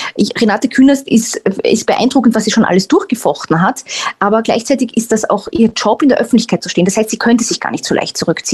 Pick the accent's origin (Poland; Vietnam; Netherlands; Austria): Austria; Ich komme eben aus Österreich und das Interessante ist, Österreich und Deutschland sind sich recht ähnlich.